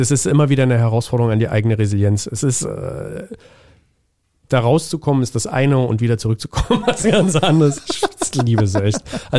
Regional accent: Berlin, Germany; born or raised there; also born or lived in Jena

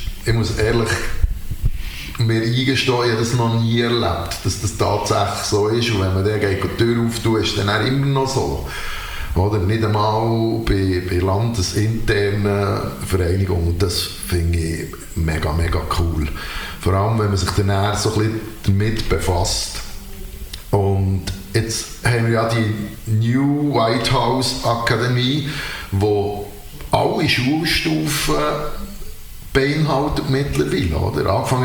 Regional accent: Switzerland; Ich bin auch an Aare aufgewachsen.

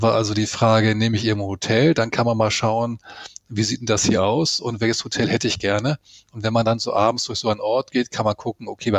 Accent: Hamburg, Germany; Also ich bin ja in Hamburg groß geworden

